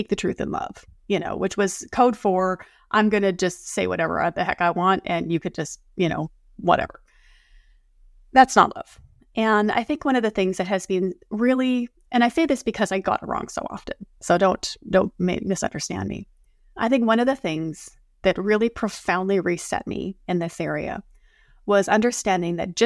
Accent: Canada; I'm Canadian.

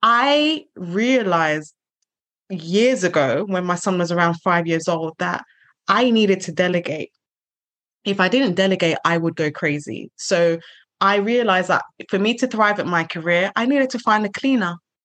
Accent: Nigeria; I'm originally from Africa, I'm Nigerian.

